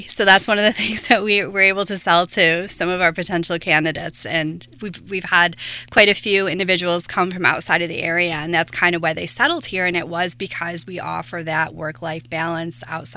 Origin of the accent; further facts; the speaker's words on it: Potter, New York, United States; So I'll let you know that I grew up around this area. So I grew up in Potter.